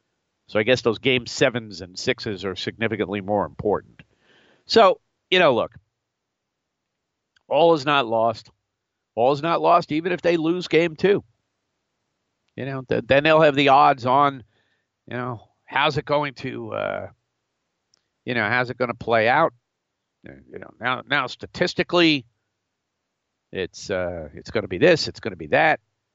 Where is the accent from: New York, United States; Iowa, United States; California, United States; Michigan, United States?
New York, United States; I'm not from Cleveland. I'm from New York.